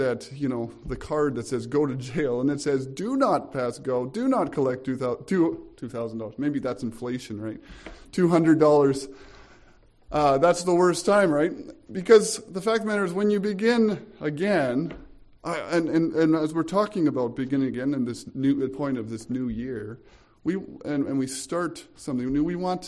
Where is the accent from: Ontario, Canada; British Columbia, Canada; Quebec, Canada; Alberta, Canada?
Alberta, Canada; Carstairs; I'm from Carstairs, and I serve at the Bethel Church as the worship arts and the and youth pastor there.